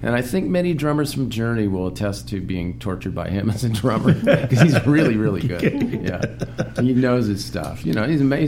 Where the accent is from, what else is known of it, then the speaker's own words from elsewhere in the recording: Lindsay, California, United States; I'm from Lindsay